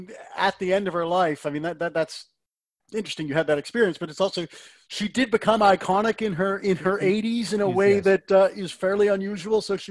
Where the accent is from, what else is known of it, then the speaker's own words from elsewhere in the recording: Boston, Massachusetts, United States; accent: Boston; When I am named to the Supreme Court, I can fully embrace my Boston accent again.